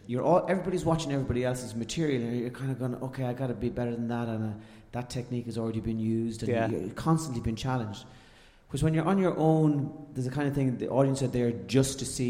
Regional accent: Ireland; As an Irishman

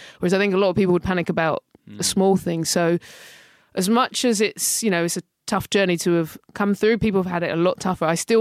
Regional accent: London, United Kingdom; well, I grew up near Loughborough Junction, you've got Mike's Field Estate and stuff like that.

